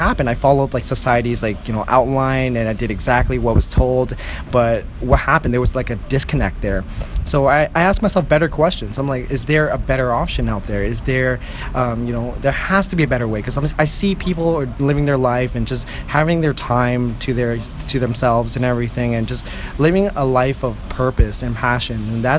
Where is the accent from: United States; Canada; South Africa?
Canada; like I'm Canadian through and through, and I love my cheeseburgers and chicken wings, and that's, you know, we're raised on bacon maple syrup here.